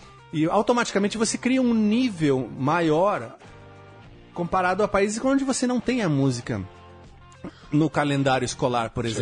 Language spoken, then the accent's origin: Portuguese; Sorocaba, São Paulo, Brazil; Isso no interior, em Sorocaba. Sou de Sorocaba.